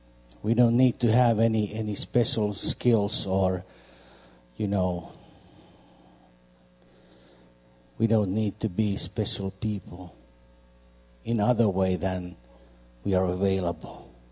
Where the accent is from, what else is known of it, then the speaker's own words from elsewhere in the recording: Pori, Satakunta, Finland; now in Turku, Finland; I'm now pastor in Turku here in the West Coast. I'm originally from Pori, which is like 2 hours north, and I still go there usually once a week